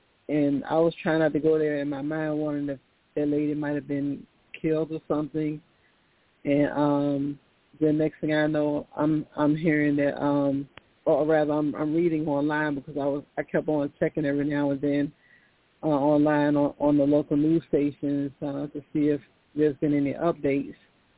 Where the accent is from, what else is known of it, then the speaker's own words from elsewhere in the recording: Virginia, United States; It's over the V like in Virginia, and I'm from Virginia.